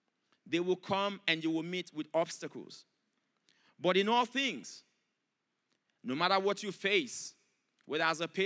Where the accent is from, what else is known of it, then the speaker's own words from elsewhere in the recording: Nigeria; English is a second language; moved away as an adult; now in Australia; just to pick up a passport and say I'm a Nigerian, I want to come to Australia, it doesn't happen that way. So I had to go through some hurdles to be able to get here.